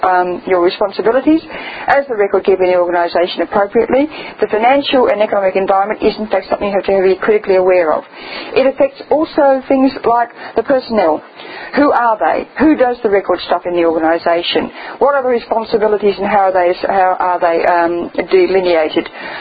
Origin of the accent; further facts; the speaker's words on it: Australia; I did point out to them as an Australian, I'm not actually a native English speaker